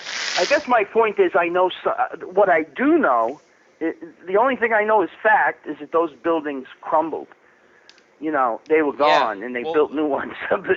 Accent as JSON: {"language": "English", "region": "New York", "country": "United States", "tie": "born or raised there", "said": "Yeah, born and raised here."}